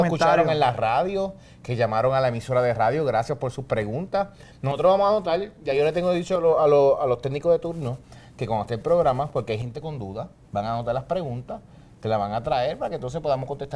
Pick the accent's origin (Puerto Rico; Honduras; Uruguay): Puerto Rico; nosotros como puertorriqueños